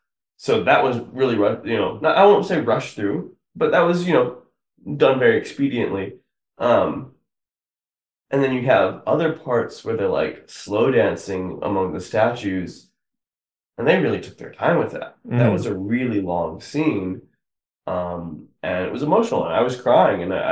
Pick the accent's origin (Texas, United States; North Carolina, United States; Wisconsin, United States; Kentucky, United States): Texas, United States; we can also talk about the Texas authenticity and that representation, since we're both Texan.